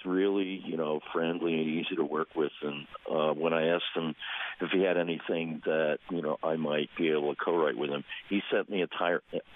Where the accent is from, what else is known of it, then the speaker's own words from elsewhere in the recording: Pennsylvania, United States; Yeah, but ironically, we're all from Pennsylvania.